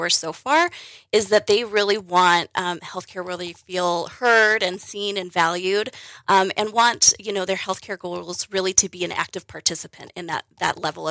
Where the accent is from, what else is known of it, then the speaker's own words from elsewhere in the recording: Great Falls, Montana, United States; Yeah, you know, I grew up in Great Falls, so I've been in Montana most of my life.